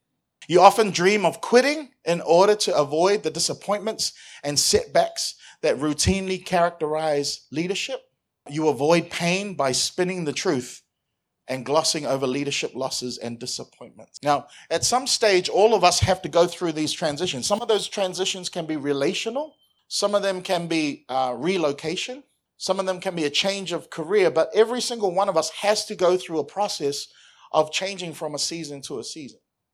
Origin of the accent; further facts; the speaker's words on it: New Zealand; moved away as an adult; I come from New Zealand